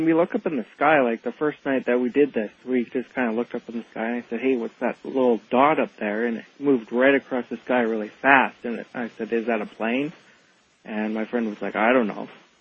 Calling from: Edmonton, Alberta, Canada; I'm calling from Edmonton, Alberta.

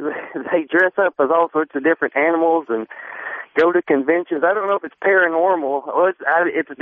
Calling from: Georgia, United States; I'm from Georgia.

